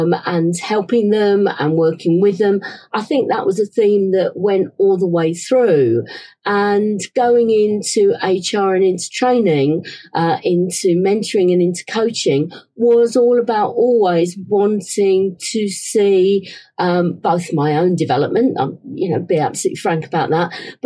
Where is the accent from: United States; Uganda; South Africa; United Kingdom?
United Kingdom; Ilford, London; accent: Cockney; also born or lived in Whitechapel; was born at the London Hospital in Whitechapel, so within the sound of the Bow Bells. I grew up in Ilford, which is sort of on the borders of Essex and East London. And my parents had a newsagent's.